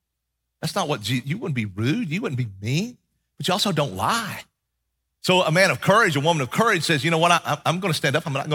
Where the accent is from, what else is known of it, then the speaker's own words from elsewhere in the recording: Bible Belt, United States; When I grew up in the Bible Belt.